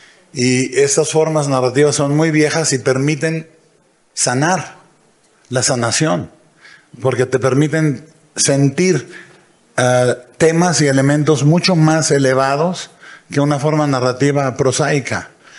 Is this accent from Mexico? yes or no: yes; Mexico; las raíces son en México y siempre, siempre, siempre lo diré, hago lo que hago, como lo hago, porque soy mexicano.